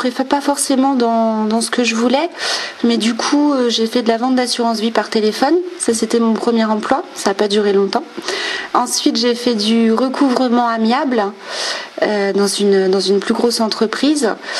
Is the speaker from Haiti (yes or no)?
no; La Rochelle, Nouvelle-Aquitaine, France; Oui, c'est ça, je suis originaire de La Rochelle.